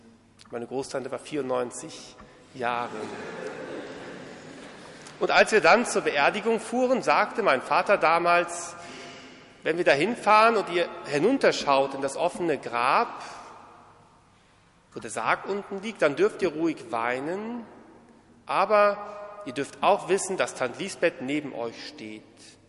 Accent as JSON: {"language": "German", "town": "Löningen", "region": "Lower Saxony", "country": "Germany", "tie": "born or raised there", "said": "In meiner Heimatgemeinde in Löningen, im Südoldenburger Land, im Landkreis Cloppenburg, Niedersachsen"}